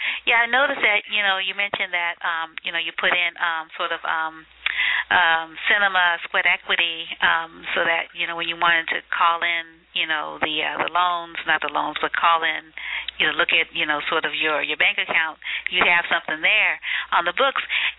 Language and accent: English; New Orleans, Louisiana, United States; I'm from New Orleans